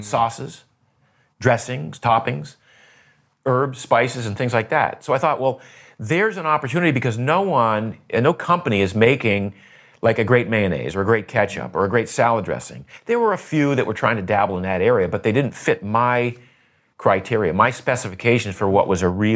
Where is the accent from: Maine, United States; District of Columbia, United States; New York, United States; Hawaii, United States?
Maine, United States; I shoveled snow in the wintertime because I grew up in Maine.